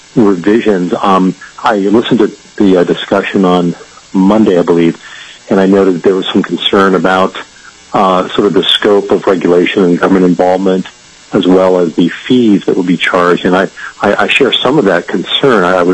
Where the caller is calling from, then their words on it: Anchorage, Alaska, United States; I'm calling from Anchorage.